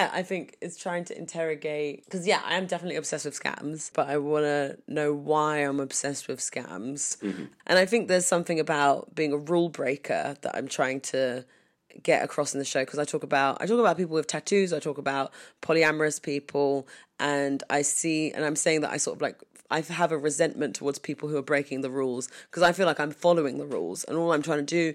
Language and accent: English; London, United Kingdom; I'm from London